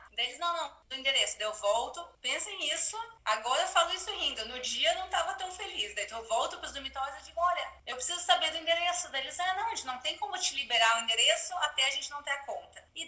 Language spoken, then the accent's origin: Portuguese; Porto Alegre, Rio Grande do Sul, Brazil; now in Jerusalem, Israel; Não, eu sou gaúcha, de Porto Alegre. Eu moro em Jerusalém